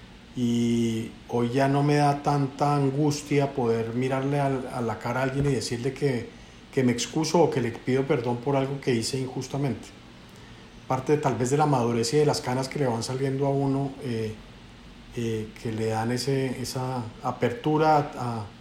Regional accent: Colombia; Entonces eso me duele mucho como colombiano

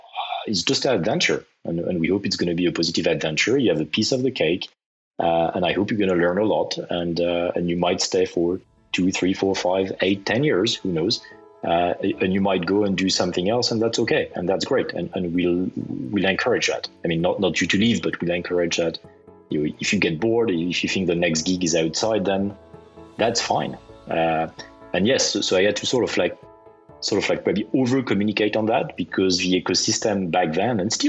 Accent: France; I mean, I'm French and I grew up in France, but I actually finished my studies in the US

